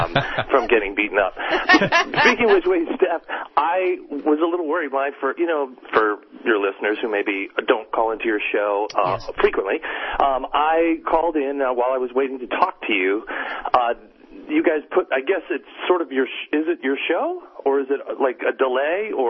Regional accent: California, United States; I will say this. I'm from Orange County.

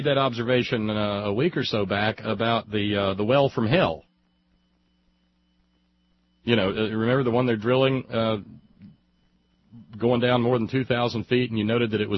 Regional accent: Alabama, United States; I mean, I remember being a boy growing up in Alabama, and every now and then

